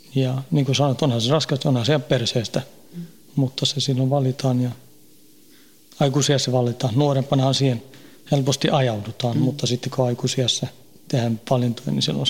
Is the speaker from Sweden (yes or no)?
yes; Haninge, Stockholm County, Sweden; moved away as an adult; now in Finland; Tukholman lähiössä, Jordbrossa, Haningessa. Se on parikymmentä kilometriä Tukholmasta etelä.